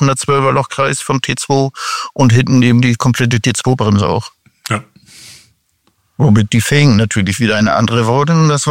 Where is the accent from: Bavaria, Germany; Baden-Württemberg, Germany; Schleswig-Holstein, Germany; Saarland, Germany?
Schleswig-Holstein, Germany; Flensburg; dann war ich auf dem Schrottplatz hier bei uns in Flensburg.